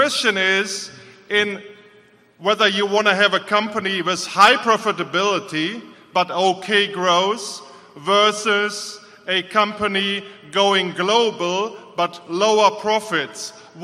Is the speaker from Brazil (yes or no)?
no; Bonn, North Rhine-Westphalia, Germany; English is a second language; I'm challenged since I cannot buy See's candy in my hometown, Bonn, Germany.